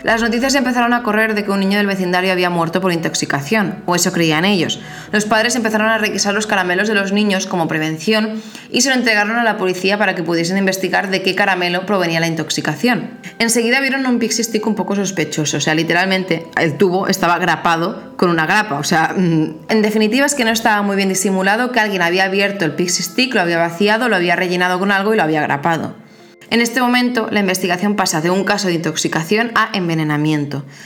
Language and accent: Spanish; Catalonia, Spain; Aunque yo no debería decir eso porque soy catalana